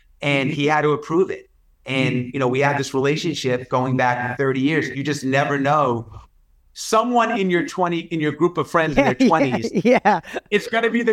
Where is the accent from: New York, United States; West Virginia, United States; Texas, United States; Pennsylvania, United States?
New York, United States; I grew up in New York in the 80s, right when hip hop was really exploding.